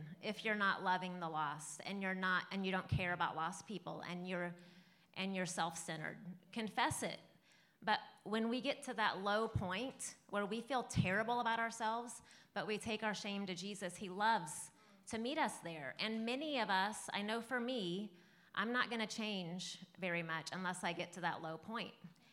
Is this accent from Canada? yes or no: no; Kansas City, Missouri, United States; I mean, like we're from Kansas City. People are crazy in Kansas City about the Chiefs.